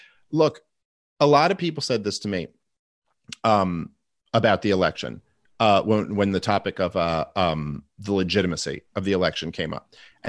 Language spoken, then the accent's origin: English; New York City, New York, United States; I'm from New York City. I know the comedy scene very well.